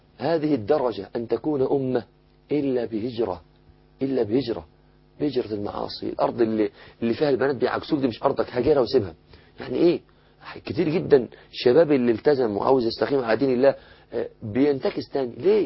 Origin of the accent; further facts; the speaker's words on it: Egypt; عندنا في مصر كده يلبس الجلابية مزديري